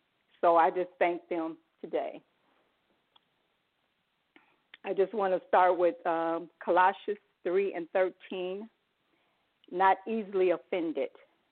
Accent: Jacksonville, Florida, United States; I'm from Jacksonville, Florida.

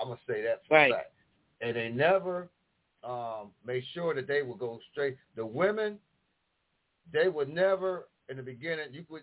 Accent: Buffalo, New York, United States; Y'all been seeing this because when I'm from Buffalo. I've been coming back. I seen it when I was young.

